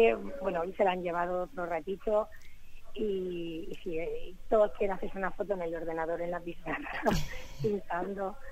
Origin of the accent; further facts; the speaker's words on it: Murcia, Region of Murcia, Spain; aunque nosotros somos de Murcia, queremos hablar de toda la región, claro